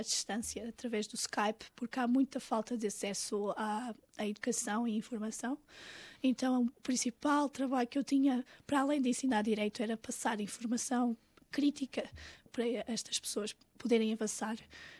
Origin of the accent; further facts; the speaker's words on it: Portugal; also born or lived in Mozambique; porque nós normalmente, crescendo em Portugal, temos uma vida muito confortável